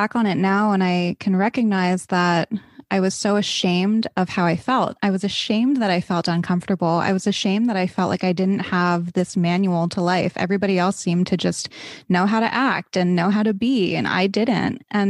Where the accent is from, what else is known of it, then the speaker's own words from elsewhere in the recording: East Coast, United States; You know, I grew up on the East Coast. I went to private school. My dad was a doctor.